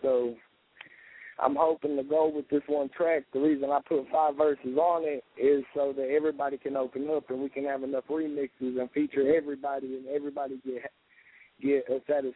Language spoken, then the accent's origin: English; the South, United States; I mean, I'm from the South, you know what I mean?